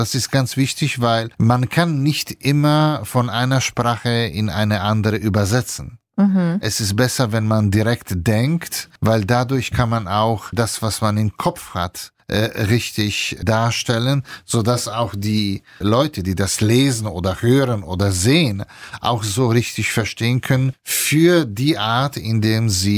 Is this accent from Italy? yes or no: yes; Italy; German is a second language; Ja, ich bin Italiener